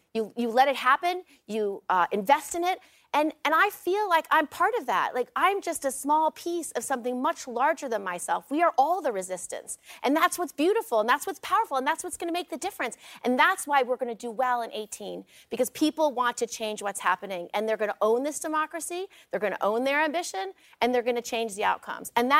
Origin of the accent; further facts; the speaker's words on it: Albany, New York, United States; But it was in Albany. So it was in uh-huh. my hometown. And my grandmother was there.